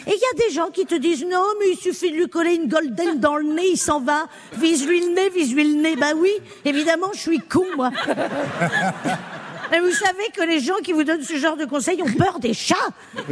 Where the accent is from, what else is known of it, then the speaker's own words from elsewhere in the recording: Strasbourg, Grand Est, France; Je suis strasbourgeoise.